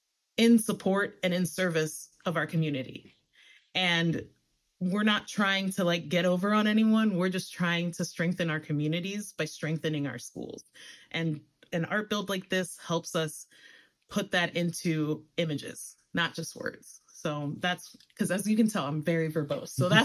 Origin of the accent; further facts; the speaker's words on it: New York City, New York, United States; And I grew up in the Bronx, New York. So I grew up in an enclave where I was able to build my identity surrounded by people that looked like me